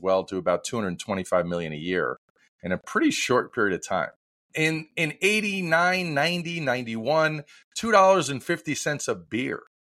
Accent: New York, United States; grandpa owned a whole bunch of supermarkets in Brooklyn. I grew up in New York and I got to see the business owner unfold in front of me.

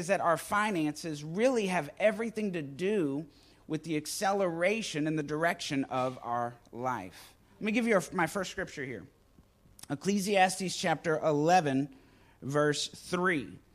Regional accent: Texas, United States; Growing up in Texas, I've cut down some trees.

